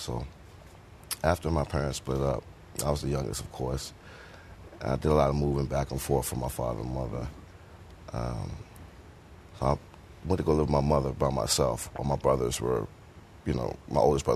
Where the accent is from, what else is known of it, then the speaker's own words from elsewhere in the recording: Richmond, Virginia, United States; I grew up in South Side of Richmond.